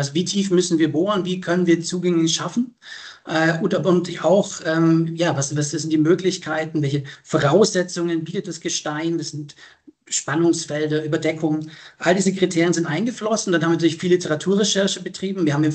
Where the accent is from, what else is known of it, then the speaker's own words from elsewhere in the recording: Baden-Württemberg, Germany; Ich komme ja aus dem Schwarzwald ursprünglich